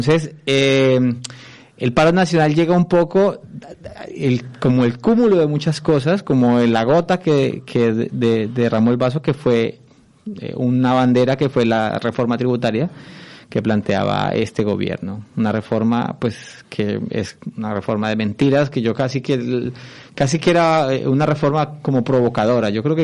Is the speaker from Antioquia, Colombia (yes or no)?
no; Cali, Valle del Cauca, Colombia; now in Spain; Aquí viví 12 años y soy colombiano de nacimiento, pero cántabro de adopción.